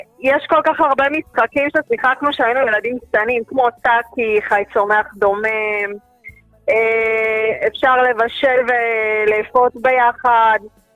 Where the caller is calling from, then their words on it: Jerusalem, Jerusalem District, Israel; אני מירושלים, באזור של בית וגן.